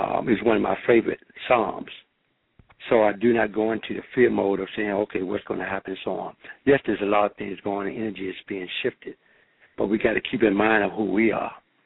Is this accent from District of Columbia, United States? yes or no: yes; Washington, District of Columbia, United States; I mean, I'm in the nation's capital. I grew up in Washington, D.C.